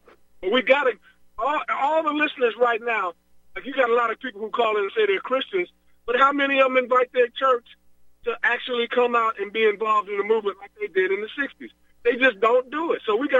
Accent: Alabama, United States; Remember, I'm a child of the 60s, and I saw Martin Luther King. I'm from Alabama.

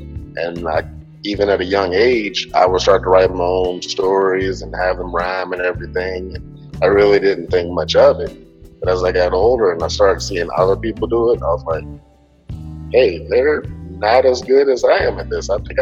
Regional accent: Lynchburg, Virginia, United States; born and raised in Lynchburg, Virginia, bicentennial baby, 43 years old now.

